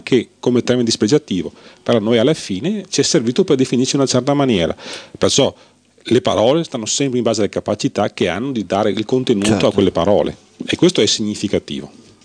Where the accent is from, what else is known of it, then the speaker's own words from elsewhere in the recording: Senegal; Italian is a second language; Per noi senegalesi poi negro ha un significato culturale elevato.